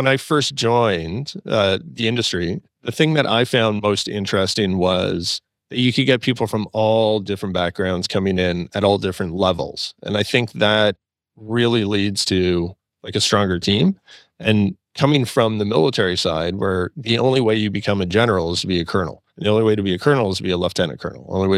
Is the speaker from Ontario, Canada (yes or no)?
yes; Orillia, Ontario, Canada; also born or lived in Halifax / Victoria / Ottawa; I'm from Orillia, graduated. I went to RMC.